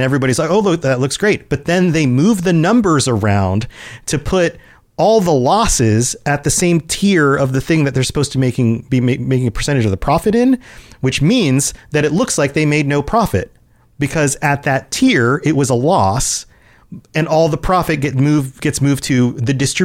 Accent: New Zealand; But I go by … I am from New Zealand.

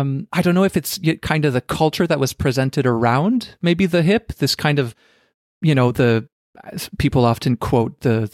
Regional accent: Canada; even though I'm Canadian, like you

